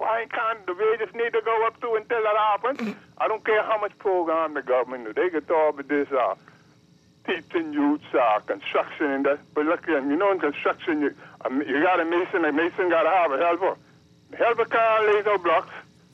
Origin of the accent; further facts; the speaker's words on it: Bahamas; I was born, I'm a Texan Caicos Bahamian.